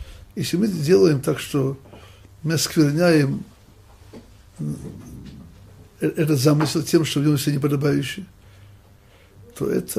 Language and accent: Russian; Russia; когда узнал, что я из России